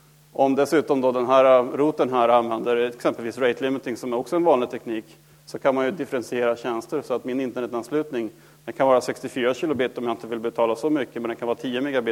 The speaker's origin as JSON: {"language": "Swedish", "region": "Norrbotten County", "country": "Sweden", "said": "som uppe i Norrland där jag kommer ifrån, Piteå, Luleå, Boden, Älvsbyn går ihop"}